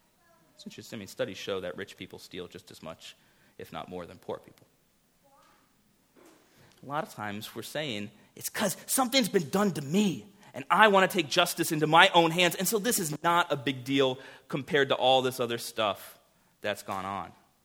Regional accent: Miami, Florida, United States; I grew up in Miami. My home was broken into like 5 times growing up.

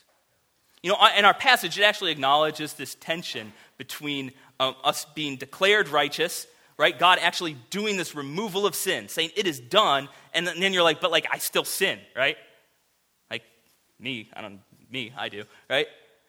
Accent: Florida, United States; now in St. Louis, United States; And I grew up in Florida, and I hate to break it to you, every day in Florida is grilling season. We've got like two seasons in Florida.

